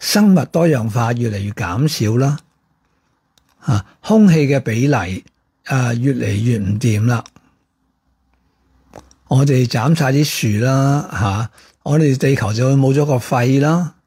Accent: Hong Kong; 我哋香港人系喺一个温室里面

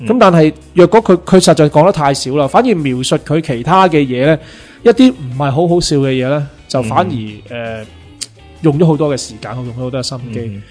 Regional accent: Hong Kong; 个 taste 同我哋香港人唔同

